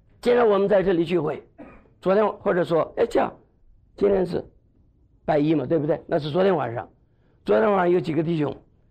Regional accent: China; also born or lived in Taiwan; now in United States; 因为我又是大陆人，又是经过台湾的。因为我是经过台湾的，所以所有的大陆人都算我是台湾人。可是我是从大陆去台湾的

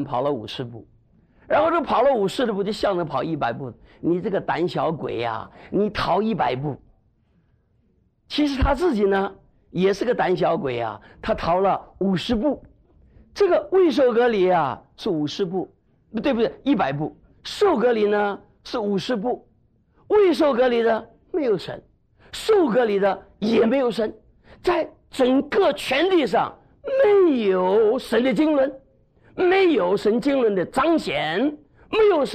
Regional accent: China; also born or lived in Taiwan; now in United States; 因为我又是大陆人，又是经过台湾的。因为我是经过台湾的，所以所有的大陆人都算我是台湾人。可是我是从大陆去台湾的

